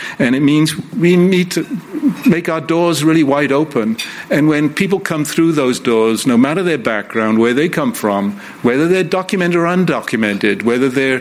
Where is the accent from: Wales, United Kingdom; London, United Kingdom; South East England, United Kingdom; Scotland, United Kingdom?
Wales, United Kingdom; I grew up in Wales, which is like 3 million people. It's right on the edge of Europe, if you know the map. And I grew up in an Irish community within Wales, so a Celt within a Celtic fringe.